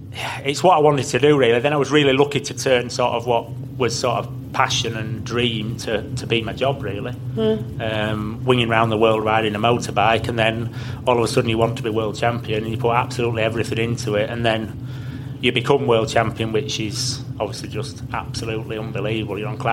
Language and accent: English; Yorkshire and the Humber, United Kingdom; I'm from Yorkshire.